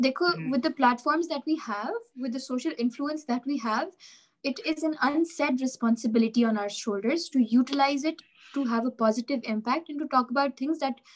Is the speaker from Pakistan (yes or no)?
yes; Peshawar, Khyber Pakhtunkhwa, Pakistan; I am from KPK. I am from Peshawar. I come from, I'm from a Pathan background.